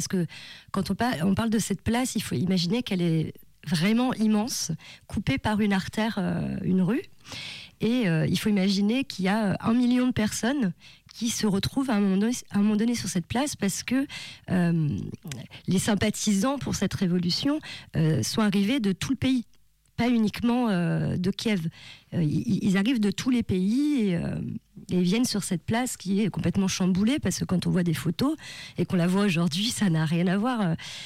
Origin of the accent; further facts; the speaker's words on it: France; toutes les interrogations que nous on a en tant que Française sur cette révolution que moi je connaissais très très peu